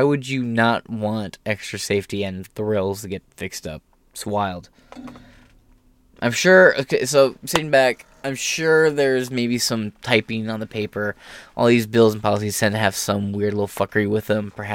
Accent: Michigan, United States; I'm from Michigan, right? I say in the Myho area because I spend a lot of my week in Ohio and a large part of my week in Michigan.

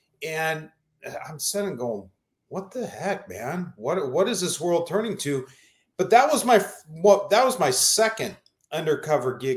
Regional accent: Phoenix, Arizona, United States; I grew up in Phoenix, and Tawny and I, we both grew up in the West Valley. We went to rival high schools

